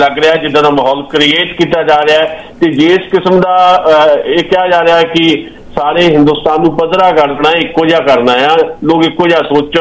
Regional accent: Punjab, India; ਅਸੀਂ ਵੀ ਪੰਜਾਬ ਵਾਲੇ ਹਾਂ, ਅਸੀਂ ਵੀ ਕਈ ਵਾਰ ਇਹ ਗੱਲ ਕਰਦੇ ਹਾਂ ਕਿ ਸਾਨੂੰ ਵੀ ਸਪੈਸ਼ਲ ਸਟੇਟਸ ਇਸ ਕਰਕੇ ਚਾਹੀਦਾ ਵੀ ਅਸੀਂ ਬਾਰਡਰ ਸਟੇਟ ਹੈਗੇ ਹਾਂ

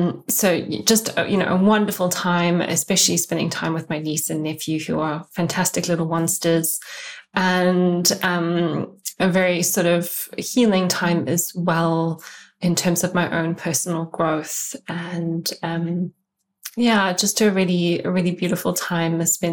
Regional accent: South Africa; headed off to South Africa for 3 weeks for a wonderful holiday in the South African sun, just in my hometown, spending a lot of time with my family

